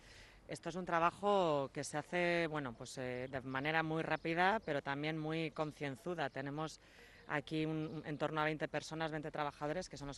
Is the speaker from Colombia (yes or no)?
no; Buenos Aires, Argentina; De Buenos Aires.